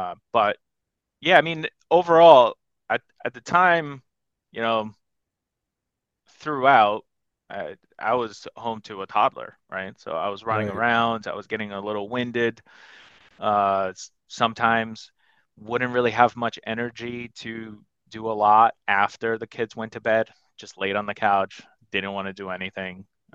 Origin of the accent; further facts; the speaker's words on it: New Jersey, United States; I'm from New Jersey, Northern Jersey. Been here all my life.